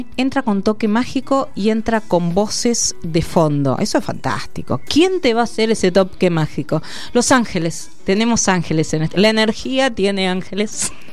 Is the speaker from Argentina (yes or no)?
yes; Argentina; Nos hagamos cargos como argentinos